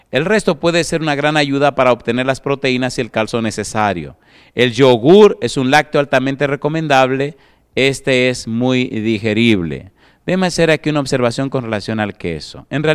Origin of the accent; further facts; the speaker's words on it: Dominican Republic; En mi país, cuando un dominicano no come arroz, siente que no ha comido.